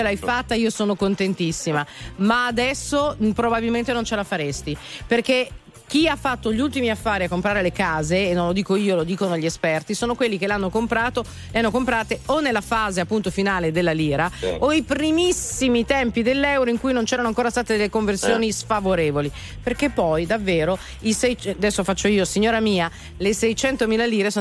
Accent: Gravellona Lomellina, Lombardy, Italy; a Gravellona Lomellina, che è alle mie parti

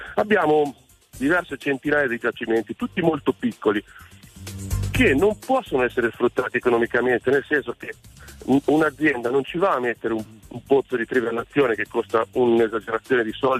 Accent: La Spezia, Liguria, Italy; now in Padua, Italy; Allora, io ora sono a Padova, ma sono di Spezia, della Spezia.

